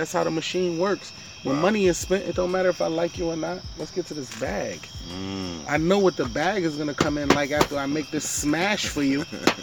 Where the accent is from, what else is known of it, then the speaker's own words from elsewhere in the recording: Hartford, Connecticut, United States; I'm from Hartford, Connecticut.